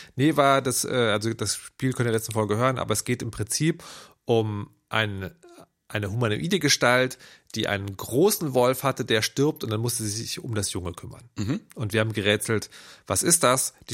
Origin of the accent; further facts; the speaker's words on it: East Germany, Germany; first language German; ich bin im Osten aufgewachsen. Wir hatten damals nichts.